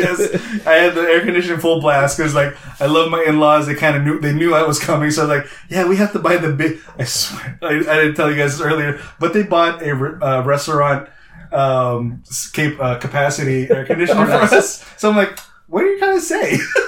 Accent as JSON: {"language": "English", "country": "Philippines", "said": "The motherland. I'm so Filipino right now. You guys don't even know how Filipino I am."}